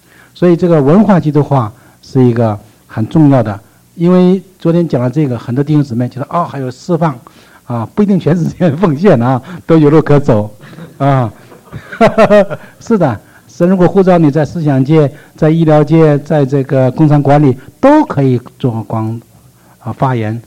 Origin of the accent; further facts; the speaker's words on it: China; 他没到中国，我们从中国来，我们可以回到中国